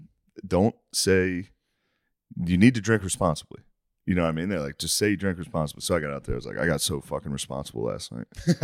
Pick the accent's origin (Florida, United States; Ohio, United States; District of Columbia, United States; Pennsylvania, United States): District of Columbia, United States; Washington; I'm from Washington, D.C. So basically the same thing, you know?